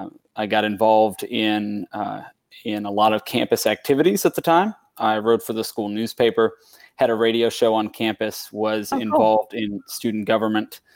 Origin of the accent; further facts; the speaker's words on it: Murfreesboro, Tennessee, United States; born there; So I was born in outside Nashville, Tennessee, in a suburban community called Murfreesboro. It is in one of the fastest growing counties in Tennessee.